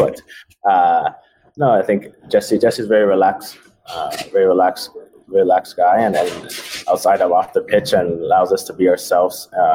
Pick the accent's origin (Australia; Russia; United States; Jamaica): Jamaica; I'm Jamaican too, so.